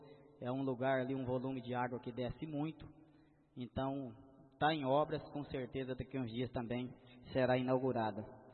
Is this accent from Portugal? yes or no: no; Estrela, Brazil; Somos de Estrela